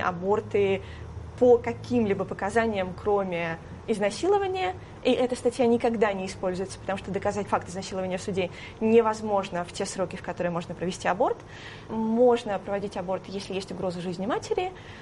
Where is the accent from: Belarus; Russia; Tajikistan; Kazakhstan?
Belarus; Russian is a second language; То есть, как белорус и польская женщина одновременно